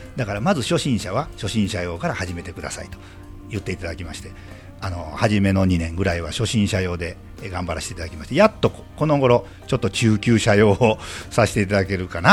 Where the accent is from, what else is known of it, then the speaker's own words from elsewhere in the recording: Sakurai, Nara, Japan; これは、私の地元である桜井市にあります